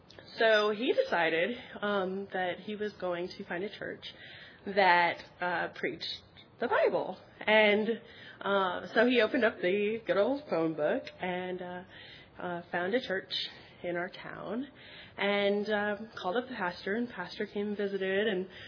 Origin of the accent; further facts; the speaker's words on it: Virginia, United States; also born or lived in Washington, D.C.; I'm originally actually from Virginia. That's where I grew up. And I was born in Washington, D.C.